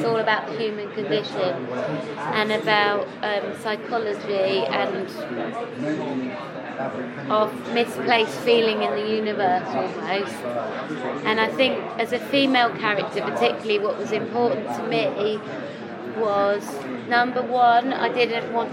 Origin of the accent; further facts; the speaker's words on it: England, United Kingdom; accent: North of England; I don't have my own accent in it. I have an accent from the north of England.